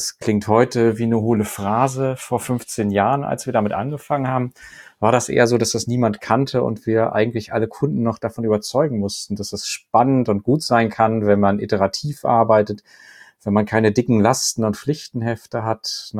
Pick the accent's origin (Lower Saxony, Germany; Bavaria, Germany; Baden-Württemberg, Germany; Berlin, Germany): Lower Saxony, Germany; Osnabrück; now in Bremen, Germany; Ich komme ursprünglich aus Osnabrück, lebe aber schon seit Ende der 80er Jahre in Bremen, habe hier studiert